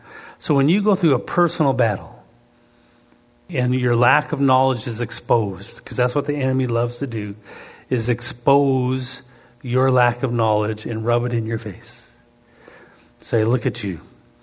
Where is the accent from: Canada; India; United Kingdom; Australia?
Canada; Being Canadian